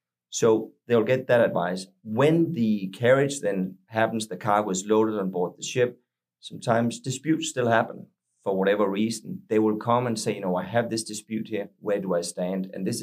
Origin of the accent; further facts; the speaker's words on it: Denmark; Born and raised in Denmark, actually